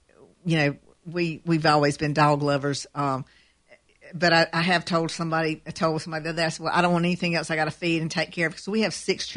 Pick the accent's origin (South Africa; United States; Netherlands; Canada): United States; Georgia; Well, I mean, we're from Tift County. We have a Humane Society over there.